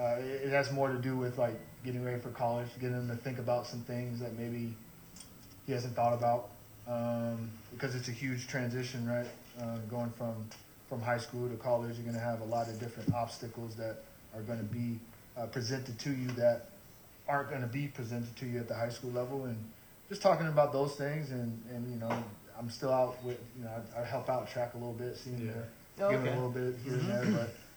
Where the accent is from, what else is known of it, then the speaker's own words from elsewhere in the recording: Santa Cruz, California, United States; I was from Santa Cruz, a small area